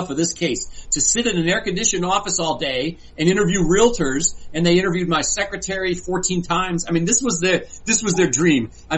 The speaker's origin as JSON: {"language": "English", "town": "Cleveland", "region": "Ohio", "country": "United States", "tie": "born or raised there", "said": "I love Cleveland, Ohio. It's my hometown"}